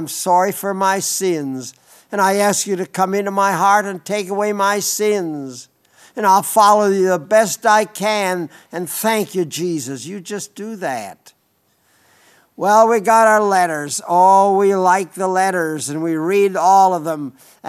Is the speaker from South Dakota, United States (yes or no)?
yes; South Dakota, United States; I was raised out in the Black Hills, and those deer, they ate pine cones and rosin and I don't know what all